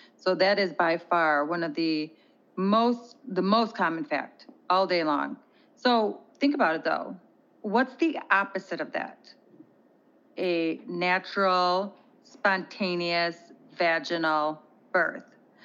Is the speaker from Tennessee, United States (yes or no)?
no; Michigan, United States; So I am from Michigan.